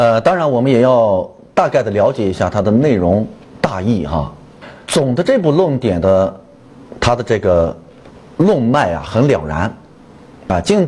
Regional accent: China; 那么我们中国人还有一个心性特点是最容易相应的是什么，

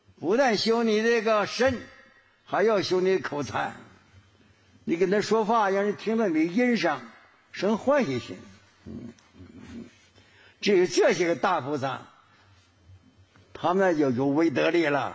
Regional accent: Quanzhou, Fujian, China; 是我们泉州人啊

